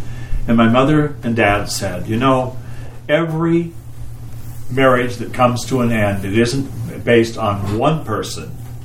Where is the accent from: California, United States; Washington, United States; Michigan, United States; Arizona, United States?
Washington, United States; Spokane; When I was growing up in Spokane